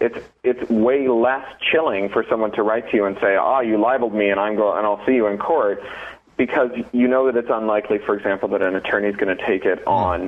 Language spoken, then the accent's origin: English; Canada; As a Canadian